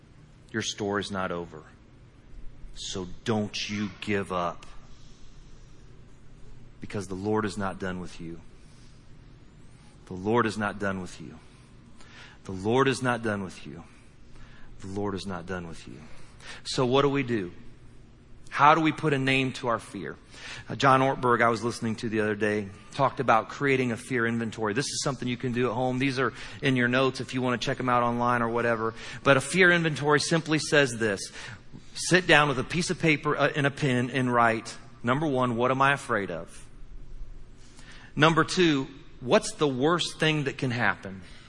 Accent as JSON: {"language": "English", "region": "Indiana", "country": "United States", "said": "I'm from Indiana, but I know that that's a greater sign, right?"}